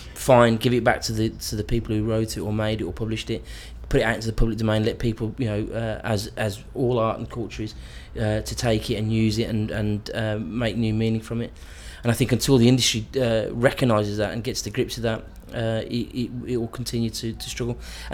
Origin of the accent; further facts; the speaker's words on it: Birmingham, West Midlands, United Kingdom; born there; we're a big Irish family. I mean, I was born in Birmingham, but my mum comes from a big Irish family